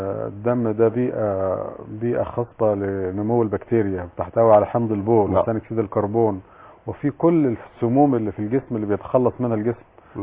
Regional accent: Egypt; عندنا في مصر

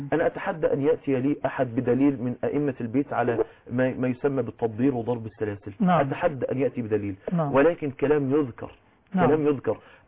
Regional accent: Egypt; يأتي زي المأذون مثلا عندنا في مصر

